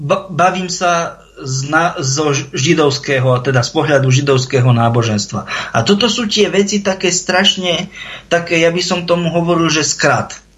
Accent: central Slovakia, Slovakia; lebo ja som zo stredného Slovenska a to je, blízko je Sliač

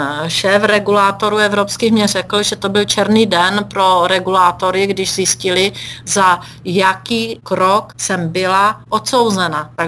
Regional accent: Moravian-Silesian Region, Czechia; Já jsem skutečně kandidovala do Senátu na Ostravsku, odkud pocházím a kde žiju.

